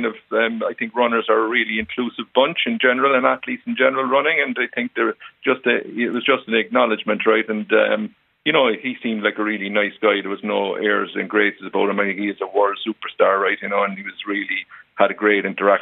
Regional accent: Cork, Munster, Ireland; like I'm from Cork and there's a bit of rebel grit and Irish grit

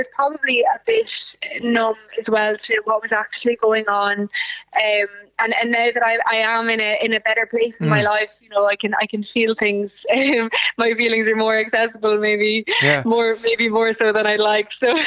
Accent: Lismore, Munster, Ireland; now in Cork, Ireland; Yeah, I was raised in Lismore, living in Cork City now.

